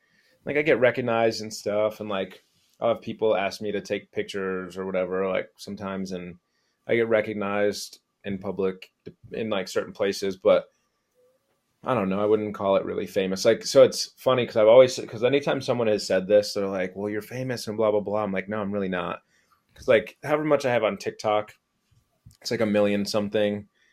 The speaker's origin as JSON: {"language": "English", "town": "Port Huron", "region": "Michigan", "country": "United States", "said": "Yeah, I'm from Port Huron."}